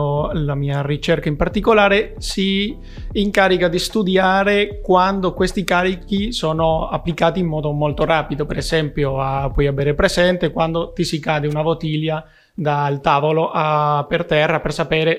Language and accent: Italian; Toledo, Castilla-La Mancha, Spain; Italian is a second language; Sono di Toledo, ora è una piccola città al sud